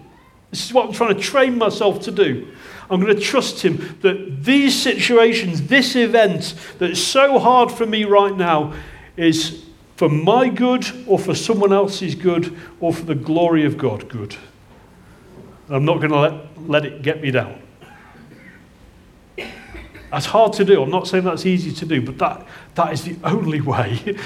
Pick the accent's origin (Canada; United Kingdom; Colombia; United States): United Kingdom; I speak as a British person to myself